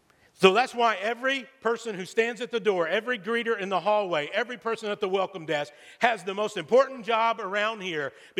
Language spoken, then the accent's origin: English; Texas, United States; Growing up in Texas, everybody plays football.